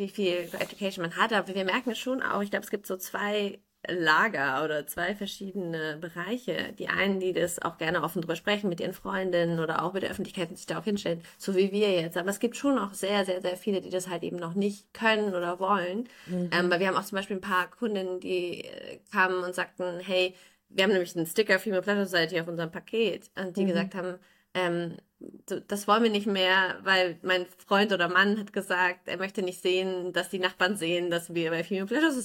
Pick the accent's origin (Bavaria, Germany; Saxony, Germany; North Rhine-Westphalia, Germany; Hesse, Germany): Hesse, Germany; Niedernhausen; ich komme ja auch aus dem Land, das ist Niedernhausen, das ist so ganz, ganz klein.